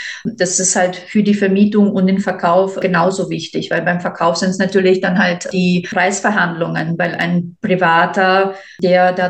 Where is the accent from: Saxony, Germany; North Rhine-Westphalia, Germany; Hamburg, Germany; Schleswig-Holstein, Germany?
North Rhine-Westphalia, Germany; Paderborn; now in Vienna, Austria; Wien ist meine Wahlheimat. Ich komme aus Deutschland, aus Nordrhein-Westfalen, Paderborn.